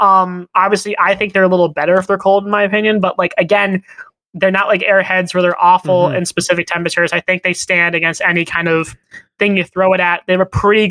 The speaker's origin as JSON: {"language": "English", "town": "Bronx", "region": "New York", "country": "United States", "said": "I'm from the Bronx. I've been driving since I was 8."}